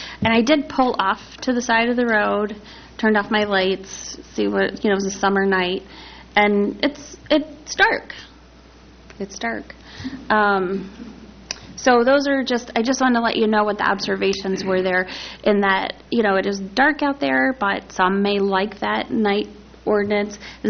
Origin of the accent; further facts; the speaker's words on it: West Virginia, United States; See, I'm from West Virginia, so, you know, it's all relative.